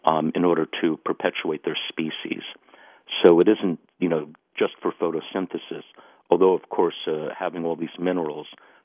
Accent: New Jersey, United States; I grew up on the Jersey Shore, and I've been hooked ever since.

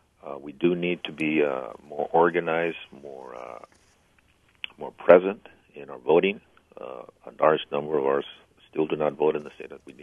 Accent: California, United States; I mean, I grew up in California, so the weather is quite different from when I was growing up.

